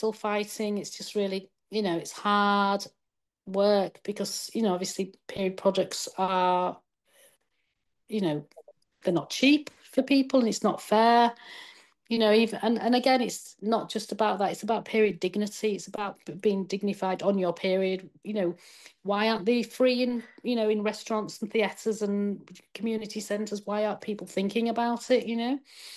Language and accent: English; Leeds, Yorkshire and the Humber, United Kingdom; No, God hasn't sent me. I come from Leeds, you know.